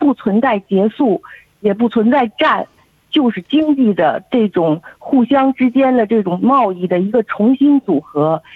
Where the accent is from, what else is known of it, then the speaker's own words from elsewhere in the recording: Australia; 但我是澳洲人